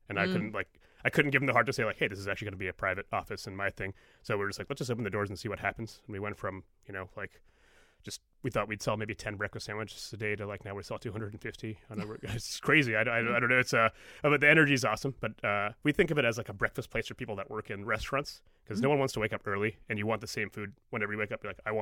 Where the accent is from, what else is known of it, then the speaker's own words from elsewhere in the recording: Columbus, Ohio, United States; When I grew up in Columbus in the industry